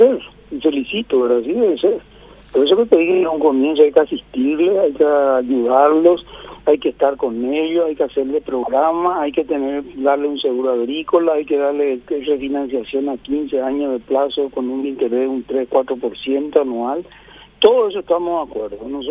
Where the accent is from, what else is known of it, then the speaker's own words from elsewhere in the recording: Paraguay; somos muchísimos los paraguayos